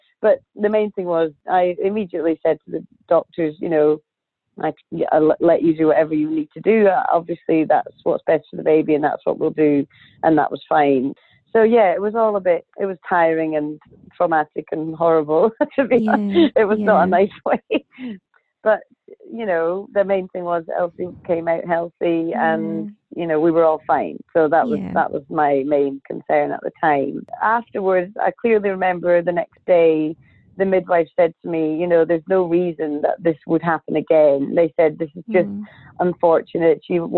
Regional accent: Scotland, United Kingdom; moved away as an adult; now in Sydney, Australia; So I'm originally from Scotland. I now live in Sydney. I've been here for just over 7 years.

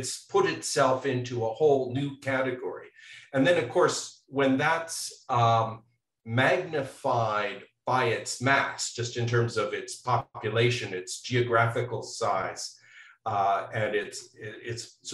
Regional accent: Canada; I'm originally from Canada.

